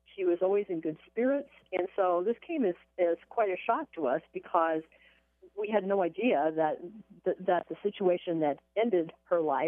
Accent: Iowa, United States; This is nearly my hometown. It's very close to where I grew up. Kindly Mission Nursing Home in Buffalo Center, Iowa, is a wonderful facility.

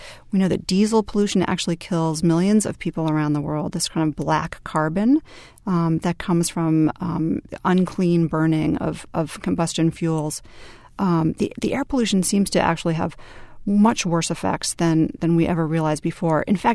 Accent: United States; These were big men doing sort of partner yoga, which is not something I really expected to see being an American

